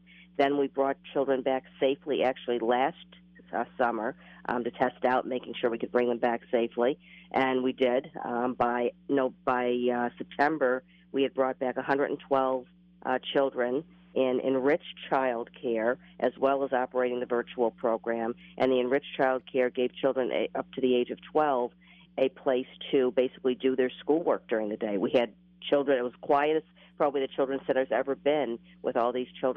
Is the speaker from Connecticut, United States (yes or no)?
no; Rochester, New York, United States; I grew up in Rochester. I have never seen the community pull together the way it has through the COVID pandemic.